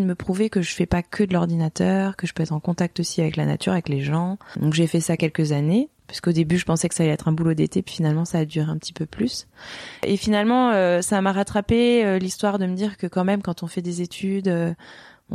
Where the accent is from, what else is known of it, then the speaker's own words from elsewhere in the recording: Strasbourg, Grand Est, France; j'ai 32 ans. Je suis originaire d'Alsace, donc j'ai grandi à Strasbourg, enfin on va dire en partie.